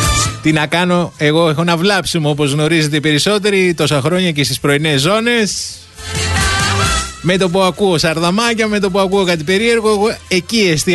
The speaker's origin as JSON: {"language": "Greek", "town": "Kaisariani", "region": "Attica", "country": "Greece", "said": "η γειτόνισσά μου από την πατρίδα μου, από την Κεσαριανή"}